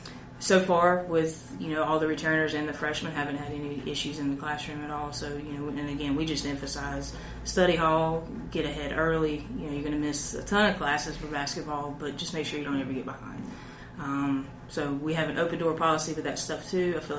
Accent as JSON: {"language": "English", "town": "Mills River", "region": "North Carolina", "country": "United States", "said": "Love the mountains. I'm from Mills River, North Carolina, so it's shorter commute for me"}